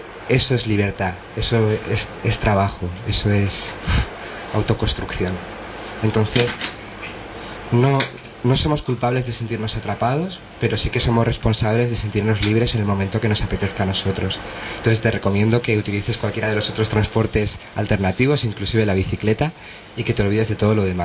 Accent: Valencia, Valencian Community, Spain; Yo soy natural de Valencia

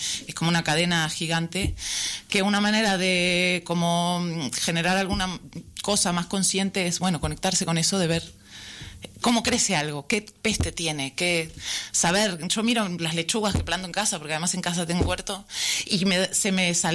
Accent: Uruguay; moved away; soy uruguaya, estoy muy llegada hace muy poquito a este sitio, hace un año y medio.

